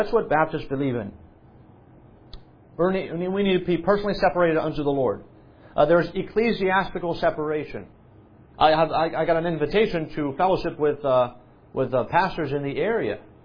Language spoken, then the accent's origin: English; France; I grew up in France for 15 years. I lived in France